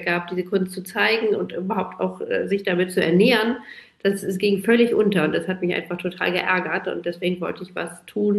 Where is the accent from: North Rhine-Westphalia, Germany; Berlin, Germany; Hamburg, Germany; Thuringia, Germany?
Hamburg, Germany; Ich bin in Hamburg aufgewachsen